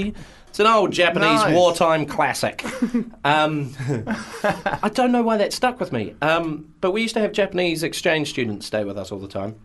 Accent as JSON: {"language": "English", "country": "New Zealand", "said": "Well, I kind of feel like, as a New Zealander over here, a lot of people just presume that I can speak Māori."}